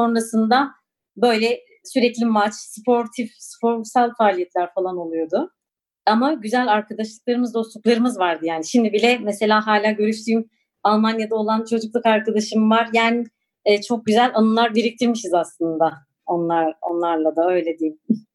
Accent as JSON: {"language": "Turkish", "town": "Diyarbakır", "region": "Diyarbakır Province", "country": "Turkey", "tie": "born or raised there", "also_born_or_lived": "Lice", "said": "Ama Ekim ayında sanırım doğmuşum. Böyle akranlarımdan öğrendiğim kadarıyla. Diyarbakır'ın Lice ilçesinin bir köyünde doğmuşum."}